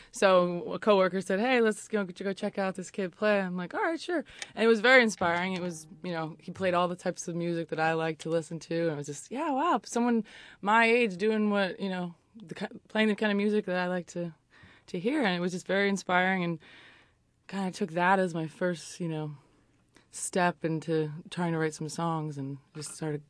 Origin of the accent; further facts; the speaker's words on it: Florida, United States; born there; I think maybe because I was born in Florida, it's not very, you know, very country. It's kind of southern